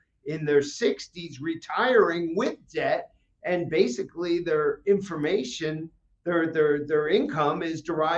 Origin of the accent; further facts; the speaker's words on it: New Jersey, United States; Came down here for spring break and never left. So I hail from New Jersey originally, which I was just there this past weekend and had a great time.